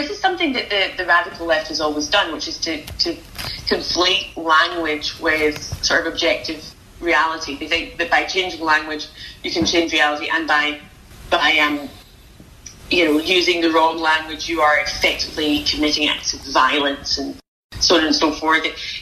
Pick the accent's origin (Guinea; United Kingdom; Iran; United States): United Kingdom; Glasgow, Scotland; I had three brothers and I was brought up in Glasgow